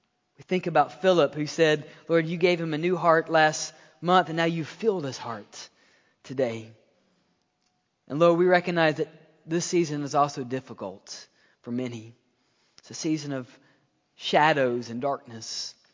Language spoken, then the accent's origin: English; Mississippi, United States; born there; Now, I was born in Mississippi, right? I'm a simple person.